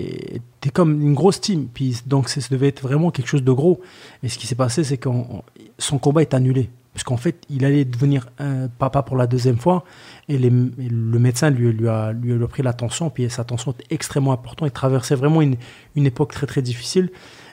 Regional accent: Grand Est, France; Mais moi, je suis natif de la Lorraine. Ça veut dire que c'est juste à côté. C'est une région de la France qui est juste à côté.

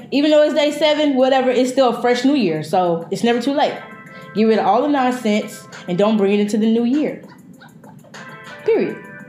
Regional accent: Fort Worth, Texas, United States; now in New York, United States; So yeah, I live in New York. I'm from Fort Worth, Texas, but I live in New York, and she mails them to me.

